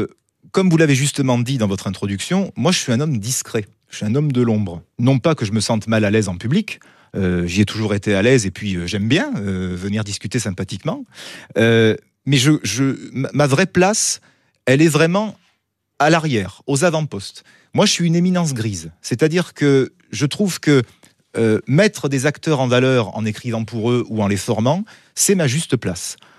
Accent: Southern France, France; en tant que méridional... qui vraiment adore la culture de son pays, de sa région

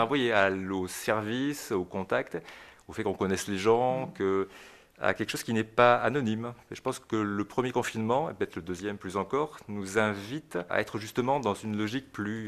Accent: Talence, Nouvelle-Aquitaine, France; Je suis natif de Talence, près de Bordeaux. Bon, j'ai travaillé une vingtaine d'années en région parisienne, dans la Marne également, à Épernay.

